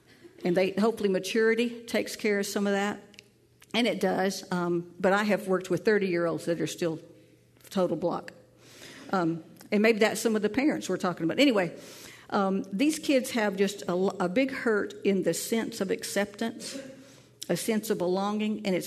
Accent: Tennessee, United States; This one is so funny that I had in my high school. I'm from Tennessee.

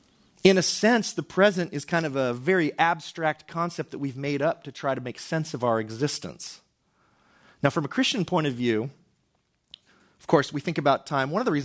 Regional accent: Pagosa Springs, Colorado, United States; Anyways, I'm from Pagosa. I left for college, and there were two stoplights.

